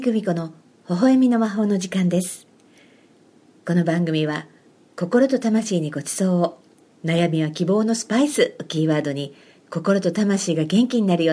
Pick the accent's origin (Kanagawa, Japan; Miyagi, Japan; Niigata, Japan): Miyagi, Japan; 私自身宮城出身ということもあり